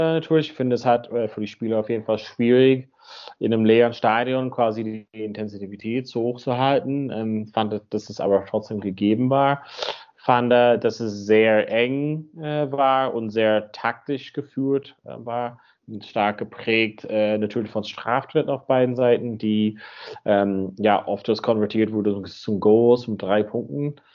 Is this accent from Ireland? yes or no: yes; County Donegal, Ireland; In Donegal, da wo ich herkomme, am Nordwesten.